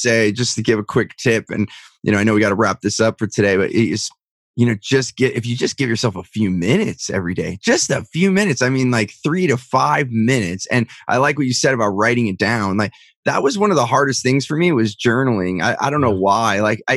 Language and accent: English; California, United States; because I grew up in Silicon Valley and it's fast paced, right?